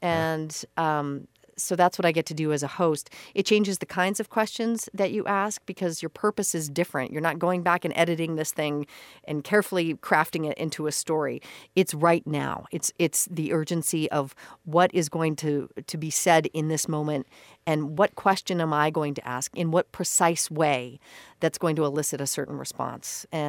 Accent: Idaho Falls, Idaho, United States; And I had such a great experience growing up in Idaho Falls. My family's five generations from that state.

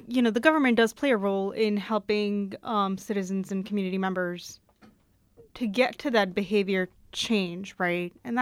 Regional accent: India; I come from India

